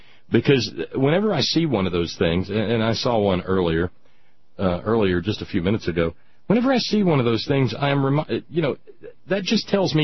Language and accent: English; Alabama, United States; Well, for a little Baptist boy like me growing up in Alabama, it was an early and delightful introduction to the church.